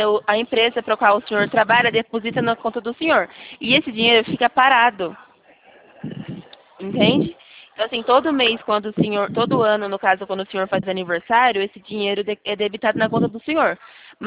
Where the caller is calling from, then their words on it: Arapongas, Paraná, Brazil; A gente é aqui do Paraná, Arapongas, Paraná.